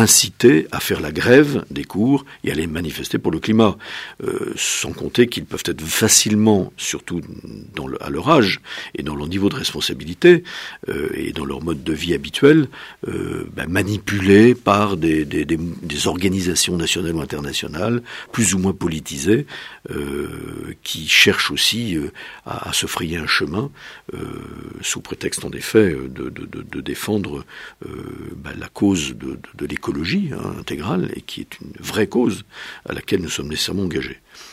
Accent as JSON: {"language": "French", "country": "Benin", "tie": "born there", "said": "entre le Bénin, qui est mon pays natal, et le Ghana"}